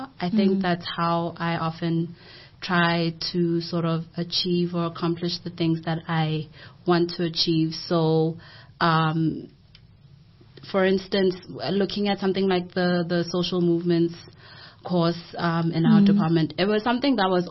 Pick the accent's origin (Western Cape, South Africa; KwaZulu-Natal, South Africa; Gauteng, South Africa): KwaZulu-Natal, South Africa; KwaMashu; being raised in a very Western sort of setting, when originally I'm from Kwamashu